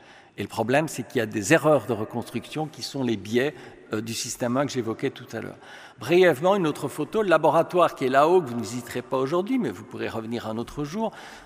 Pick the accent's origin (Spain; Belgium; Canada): Belgium; born there; René Magritte, peintre belge, qui est en effet mon pays natal.